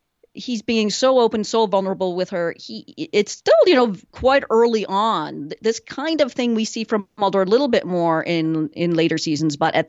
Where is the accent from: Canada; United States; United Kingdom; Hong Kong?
Canada; What can I say? I'm a Canadian.